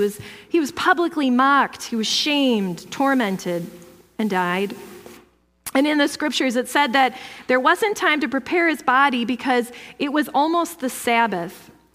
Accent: New York, United States; Now, where I grew up in Western New York, spring is an actual season.

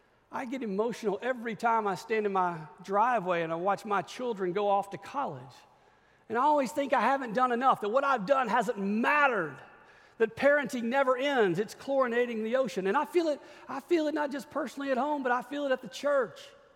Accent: Louisiana, United States; We had a phrase where I grew up in Louisiana, probably unrecognizable to the intelligent world

